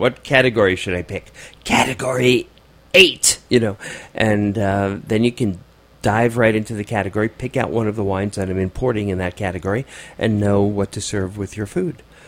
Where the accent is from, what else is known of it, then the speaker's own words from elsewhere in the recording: New York City, New York, United States; I grew up in Rockaway.